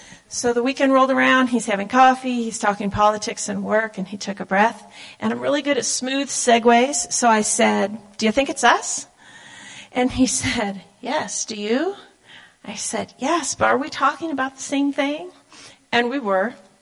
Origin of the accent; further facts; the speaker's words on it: Omaha, Nebraska, United States; Way back in 2006, we're from Omaha, and we had been the head of our missions committee for 10 years at our Bible church there